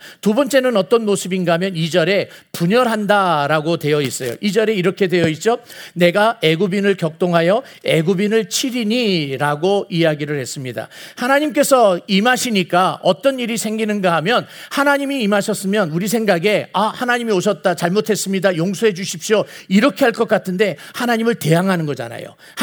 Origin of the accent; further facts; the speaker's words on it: South Korea; now in United States; 우리는 한국 사람들이고 물론 미국에서 태어난 우리 2세들도 이 자리에 계십니다만은